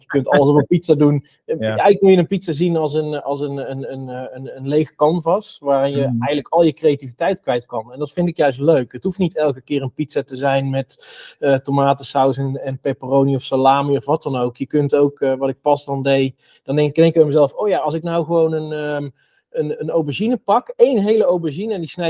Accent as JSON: {"language": "Dutch", "region": "North Brabant", "country": "Netherlands", "said": "als Brabander"}